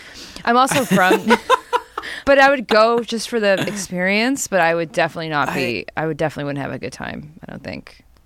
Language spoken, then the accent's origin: English; New Jersey, United States; I'm from New Jersey. Like, that was definitely a thing you can do. You drive a few hours south or whatever